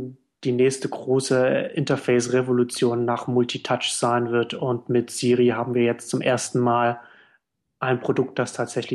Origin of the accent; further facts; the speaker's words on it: Berlin, Germany; Als Berliner würde ich jetzt sagen, der Aufstieg von Berlin als Standort von Web-Startups